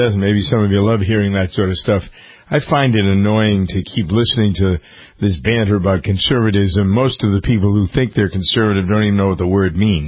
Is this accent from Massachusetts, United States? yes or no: yes; Massachusetts, United States; I get this all the time, too, because I'm from Massachusetts.